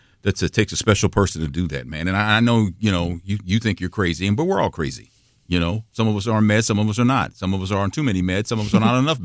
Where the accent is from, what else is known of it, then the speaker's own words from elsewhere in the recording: Texas, United States; born there; But I was born in Texas, and Texas was Mexico a long time ago.